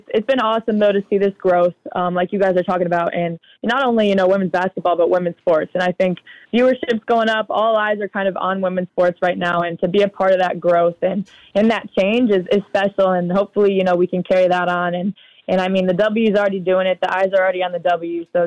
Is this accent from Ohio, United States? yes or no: yes; Cleveland, Ohio, United States; also born or lived in Akron, United States; I was born in Akron and grew up in Cleveland, Berea area.